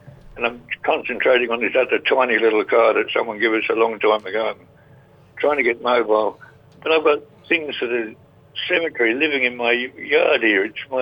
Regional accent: England, United Kingdom; now in Australia; I know I'm English, I'm British, I'm Aussie too, mate.

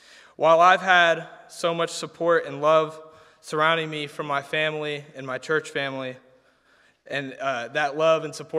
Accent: Tampa, Florida, United States; now in Arkansas, United States; I've grown up here in Tampa, and living in Arkansas, people ask me where I'm from, and I'm like, oh, I'm from Tampa.

